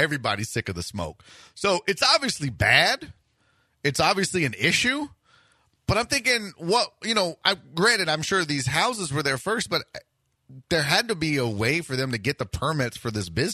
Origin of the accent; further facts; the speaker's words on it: Houston, Texas, United States; But I said, yeah, born and raised. I still live there.